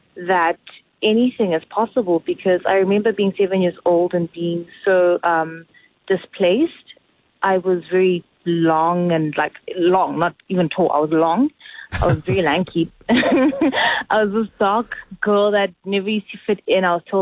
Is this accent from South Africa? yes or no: yes; South Africa; I refer to her as in third person, as a South African in third person, and everyone reminds me that's you